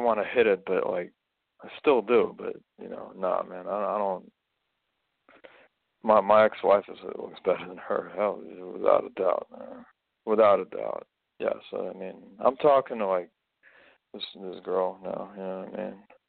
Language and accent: English; United States; Well, I'm American. I got Russian roots and Ukrainian roots. Yeah, well, I'm American and my roots, Russian and Ukrainian.